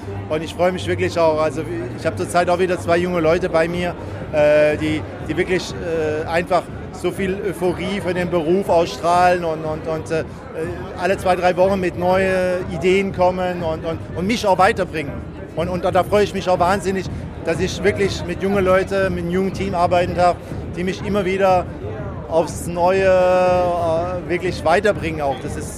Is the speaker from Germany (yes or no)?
no; France; Selbstverständlich. Als Franzose, Champagner, das ist höchste der Gefühle.